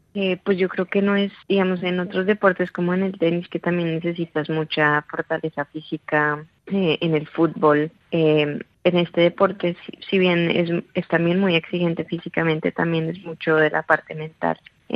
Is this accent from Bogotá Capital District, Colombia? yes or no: yes; Bogotá, Bogotá Capital District, Colombia; Fue en Bogotá, que yo nací y crecí en Bogotá.